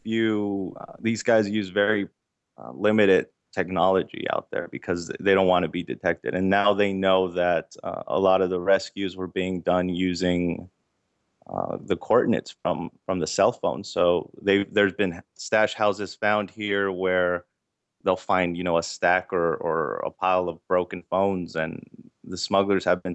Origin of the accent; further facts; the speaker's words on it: El Paso, Texas, United States; And I mean, I grew up in the desert. I'm from El Paso, and they call it a desert out here.